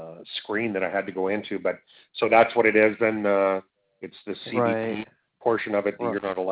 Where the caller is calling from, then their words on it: Medicine Hat, Alberta, Canada; I'm calling from Canada, T1B1P1.